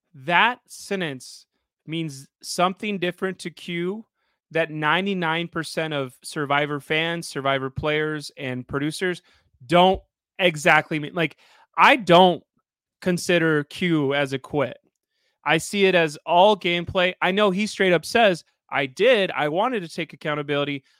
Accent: Texas, United States; I'm from Texas. That's not exactly the same South

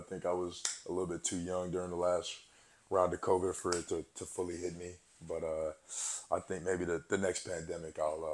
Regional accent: Suwanee, Georgia, United States; born there; I was born in Swanee.

